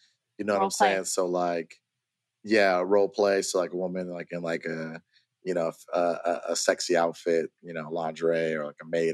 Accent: Florida, United States; Yeah, I'm from Florida. I definitely like curves.

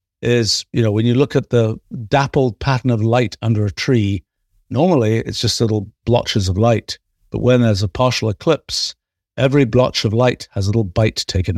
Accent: England, United Kingdom; I was growing up in England in the 1960s.

